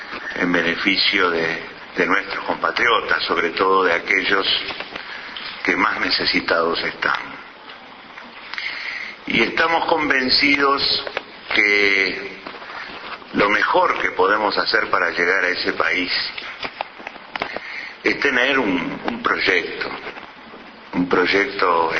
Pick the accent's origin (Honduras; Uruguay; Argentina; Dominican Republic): Uruguay; Y yo como uruguayo estoy contento